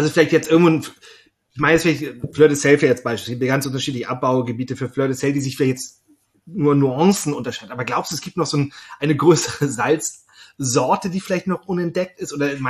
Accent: Schleswig-Holstein, Germany; ich komme selber aus Schleswig-Holstein

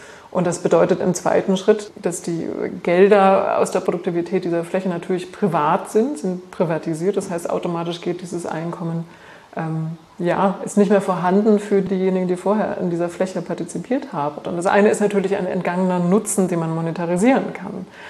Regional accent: Thuringia, Germany; ich komme aus Thüringen ursprünglich

